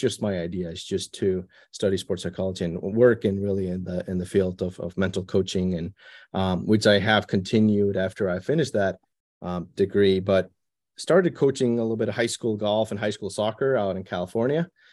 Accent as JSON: {"language": "English", "country": "Iceland", "moved": "as an adult", "said": "I started playing golf in my home country of Iceland."}